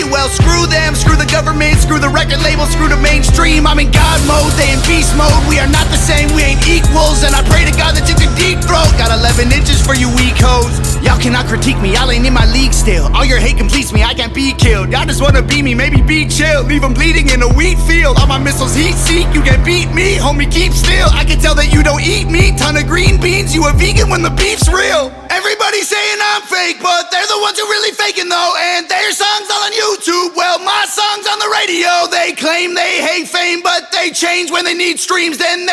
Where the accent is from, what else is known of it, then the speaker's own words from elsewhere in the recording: Canada; now in United States; Guess it's a problem because I'm Canadian. I live in the States.